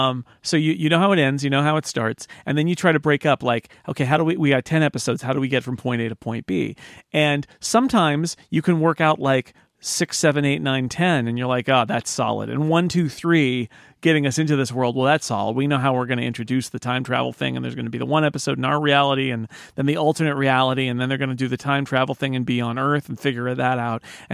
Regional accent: California, United States; Anyway, as a Californian, I got very confused by some of the geography going on there.

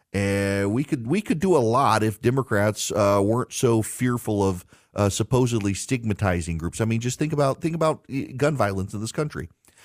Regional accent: Dubai, United Arab Emirates; also born or lived in Jackson, Louisiana, United States; I grew up in Dubai, but would come home to the town where I lived until I was 5 years old. It's called Jackson, Louisiana.

